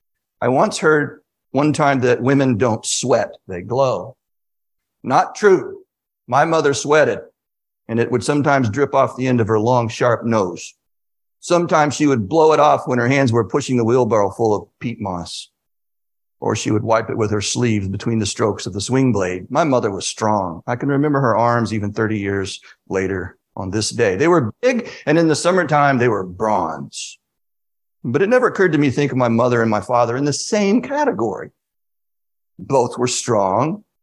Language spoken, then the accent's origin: English; Greenville, South Carolina, United States; When I was a boy growing up in Greenville, South Carolina, my father was away from home about two-thirds of the time, two-thirds of every year, in fact.